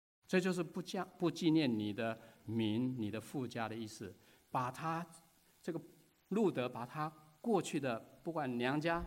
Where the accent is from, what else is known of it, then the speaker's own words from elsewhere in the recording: China; 我们中国人所说的嫁鸡随鸡，嫁狗随狗，有点相似啊。